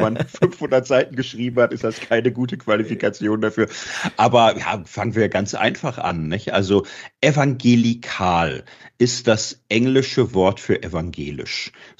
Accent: Gelsenkirchen, North Rhine-Westphalia, Germany; ich komme aus dem Ruhrgebiet, Gelsenkirchen, bin Anfang 50, Familienvater, 3 Töchter.

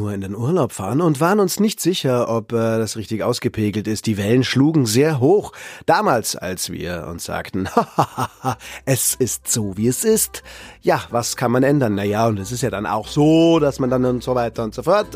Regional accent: Pullach, Bavaria, Germany; also born or lived in Munich; Aufgewachsen im Speckgürtel, sage ich jetzt einmal, Pullach, Helges Greit. Mein Vater war da am Bauhof. Also insofern ein Isartaler, immer schon. Ich ging auf die Schule gegangen, dann habe ich 10 Jahre in Otterfing gewohnt und jetzt bin ich da.

